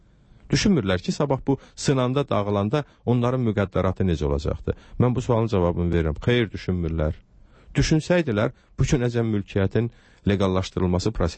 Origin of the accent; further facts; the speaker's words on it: Ganja, Azerbaijan; Məsələn, mən Gəncə şəhərində doğulmuşam, bu şəhərdə məktəbi bitirmişəm. Əslən, özüm Gəncəli olmasam da. Yəni, Gəncə daimi özüm əslən Şəmkirliyəm